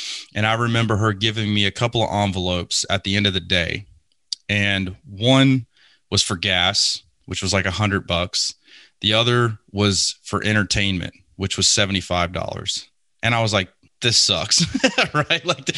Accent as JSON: {"language": "English", "town": "Lake Charles", "region": "Louisiana", "country": "United States", "tie": "born or raised there", "said": "And I grew up in Lake Charles, Louisiana, man."}